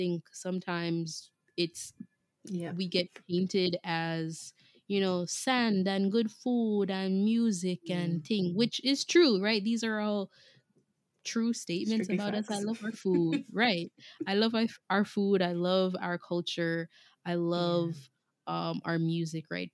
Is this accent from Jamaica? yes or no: yes; Jamaica; especially as a Jamaican, we don't do things small fries